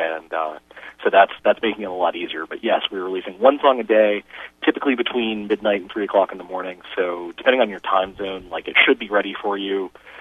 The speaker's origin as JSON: {"language": "English", "town": "Nashville", "region": "Tennessee", "country": "United States", "tie": "born or raised there", "said": "I grew up in Nashville, Tennessee, so I think that's really why I don't have a big country thing because I grew up there, and it was just everywhere you turned."}